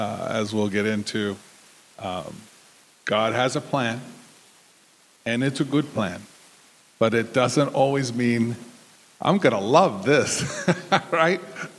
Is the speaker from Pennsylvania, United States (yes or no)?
no; Texas, United States; just like any Texan, which I am a Texan.